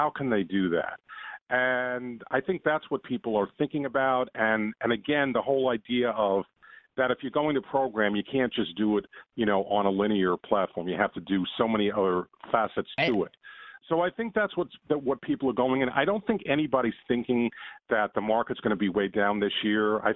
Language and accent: English; New York, United States; I'm from New York, so let me start with a negative.